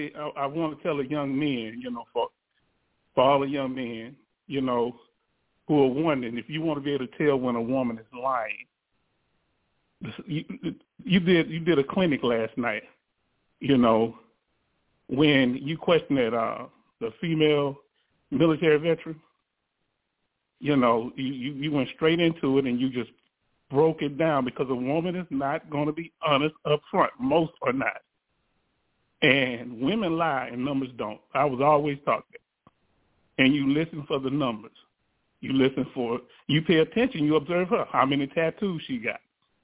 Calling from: Richmond, Texas, United States; out of Richmond, Texas.

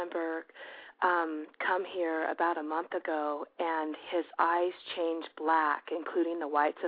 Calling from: Salinas, California, United States; I'm calling from California, Salinas, California.

